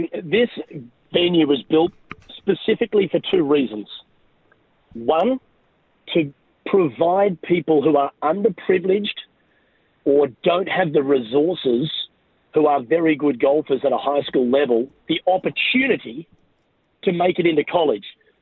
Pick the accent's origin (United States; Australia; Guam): Australia; being an Australian